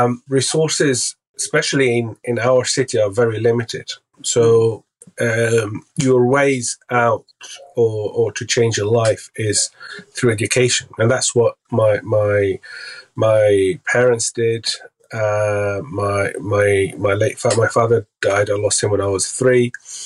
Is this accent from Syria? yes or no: yes; Syria; English is a second language; moved away as an adult; I'm from Syria. I was born in Syria. I lived there till I was 18. So very humble background, highly educated family.